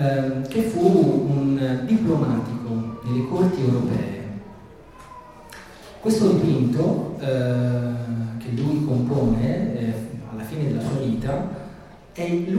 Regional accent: Florence, Tuscany, Italy; Siamo a Roma, io sono fiorentino.

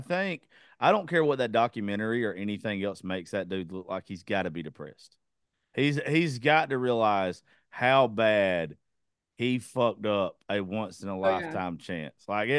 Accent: Georgia, United States; That's where I grew up. I'm from Georgia.

